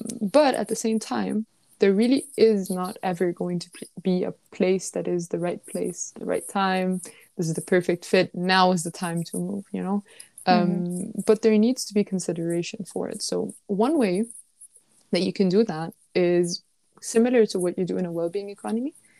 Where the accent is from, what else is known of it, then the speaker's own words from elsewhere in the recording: Denmark; So I grew up here in Denmark.